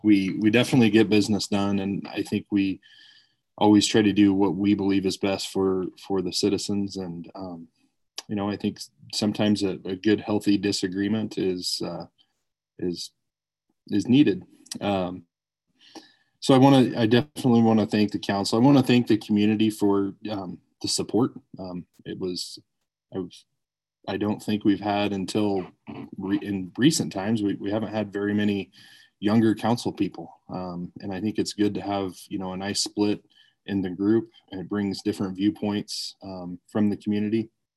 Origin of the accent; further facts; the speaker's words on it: Lyman, United States; Cedar Woolley's always been home, even though I was raised in Lyman.